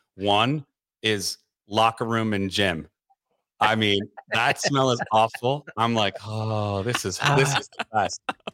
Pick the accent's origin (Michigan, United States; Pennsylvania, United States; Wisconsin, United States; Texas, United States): Michigan, United States; Detroit; born or raised there